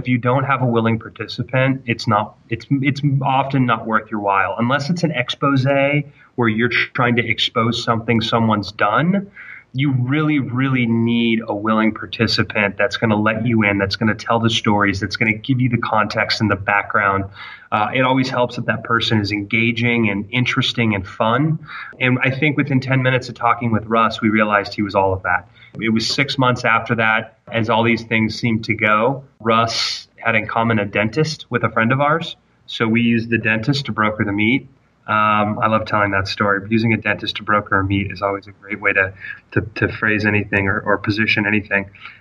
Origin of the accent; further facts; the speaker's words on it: Sacramento, California, United States; I did. I grew up in Sacramento with Colin. Tower was a staple of our lives.